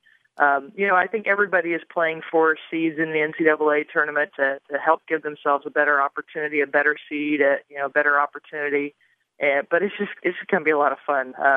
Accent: Roseland, Nebraska, United States; Central Nebraska is my home. I grew up in Roseland and went to Kearney, and I taught at Kearney High, coached at Kearney High for a couple of years. So, that's my hometown area.

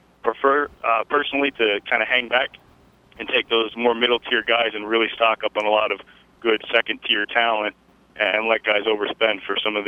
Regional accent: New Jersey, United States; I'm from New Jersey, so my other league mates are all in New Jersey.

